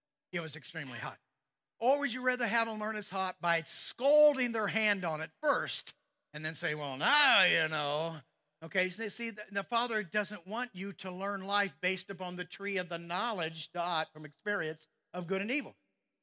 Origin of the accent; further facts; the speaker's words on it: Missouri, United States; My father tried out for the St. Louis Cardinals. I'm from Missouri, and we bled red, which means you're a diehard St. Louis Cardinals fan